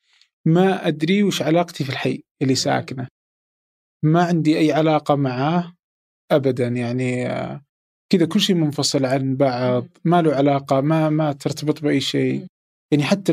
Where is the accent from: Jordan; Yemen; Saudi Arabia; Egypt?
Saudi Arabia; إذا كانوا زمان عندنا في السعودية يعني عايشين بهذا السوء